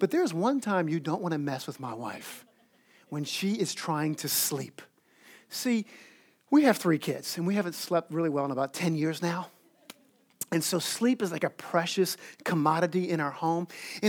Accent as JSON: {"language": "English", "region": "Gulf Coast", "country": "United States", "tie": "born or raised there", "said": "I grew up swimming on the Gulf Coast, and, you know, it was pretty salty, that water."}